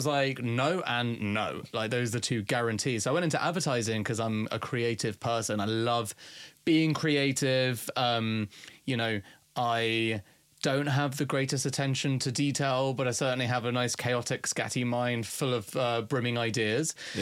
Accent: London, United Kingdom; I just have a potty mouth. I can't help it. I grew up in London.

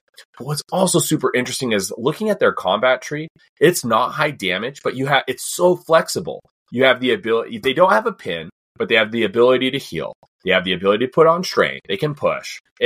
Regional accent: Hoytsville, Utah, United States; I'm from Hoytsville, guys.

